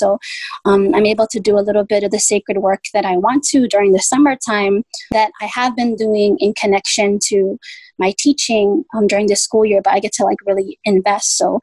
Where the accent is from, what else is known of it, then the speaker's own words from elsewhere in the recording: Honolulu, Hawaii, United States; and I was born and raised in the Kingdom of Hawaii in Honolulu, mm-hmm. in the Kalihi Valley.